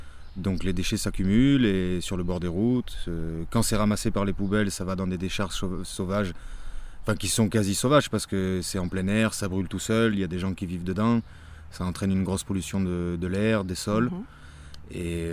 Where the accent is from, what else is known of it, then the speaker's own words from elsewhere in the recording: Puyricard, Provence-Alpes-Côte d'Azur, France; Parce que moi, je viens de Puy-Ricard, donc depuis que je suis petit, j'appelle ça Puy-Puy.